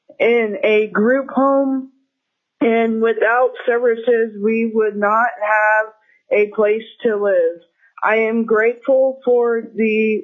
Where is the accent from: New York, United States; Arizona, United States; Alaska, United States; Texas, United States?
Alaska, United States; Anchorage; I'm from Anchorage, and I have intellectual developmental disability, and I live in a group home